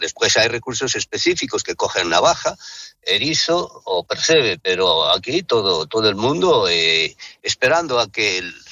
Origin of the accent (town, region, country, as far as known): Bueu, Galicia, Spain